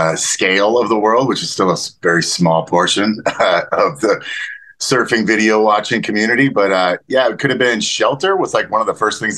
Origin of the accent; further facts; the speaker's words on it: Huntington Beach, California, United States; also born or lived in Oregon, United States; No, I mean, I'm born in Oregon, but grew up in Huntington Beach from 1.5 to maybe 20. Then went to school in the East Bay.